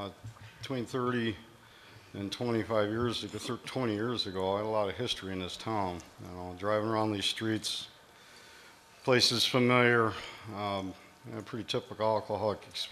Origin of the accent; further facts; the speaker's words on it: Fairbanks, Alaska, United States; I'm Alaskan alcoholic from Fairbanks